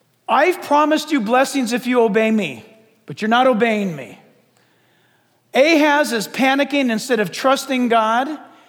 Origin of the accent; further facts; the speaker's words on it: California, United States; we grew up here in San Diego and then Orange County.